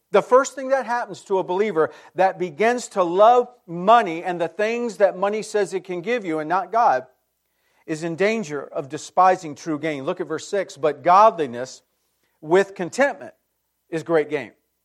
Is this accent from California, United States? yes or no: yes; California, United States; And I grew up in California, pre-Silicon Valley.